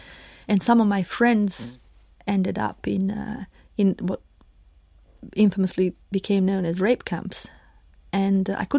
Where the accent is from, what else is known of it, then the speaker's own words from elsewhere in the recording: Bosnia & Herzegovina; I've actually walked into someone's office and said, I come from Bosnia. I need education.